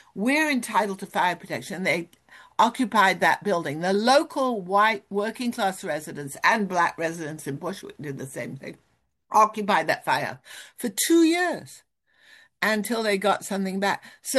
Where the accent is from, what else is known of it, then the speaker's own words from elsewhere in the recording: South Africa; You know, I grew up in South Africa